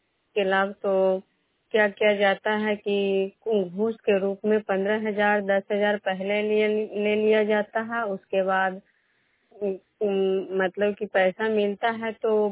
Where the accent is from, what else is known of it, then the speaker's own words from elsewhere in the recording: Bishnupur, Bihar, India; मैं बिष्णुपुर ग्राम खजरा पंचायत नालंदा जिला नवनौसा प्रखंड के निवासी हैं।